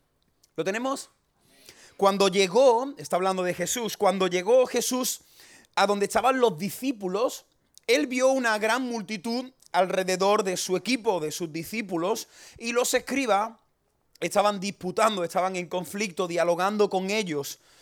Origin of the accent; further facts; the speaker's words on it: Cádiz, Andalusia, Spain; regresar a Cádiz, que es de donde soy. No sé si lo notáis por el acento, espero que... Creo que no, ¿no? Que... Y después de 9 años fuera